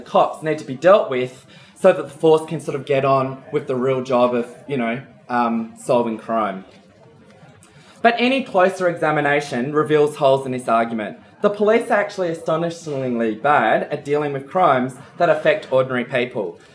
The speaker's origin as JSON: {"language": "English", "town": "Adelaide", "region": "South Australia", "country": "Australia", "tie": "born or raised there", "said": "And in 1972, in my hometown of Adelaide"}